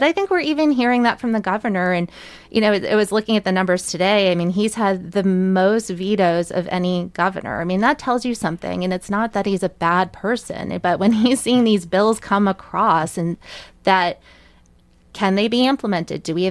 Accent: Massachusetts, United States; So I grew up in Massachusetts, a small rural town, about 3,000 people in the town. My eighth grade class had, I think, like 26 kids in it.

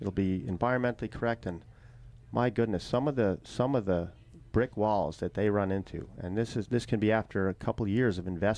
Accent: Burlington, Vermont, United States; I mean, growing up here, I grew up in Burlington. But I was very lucky to have we had a little camp up in Honey Hollow, Duxbury, Jonesville area.

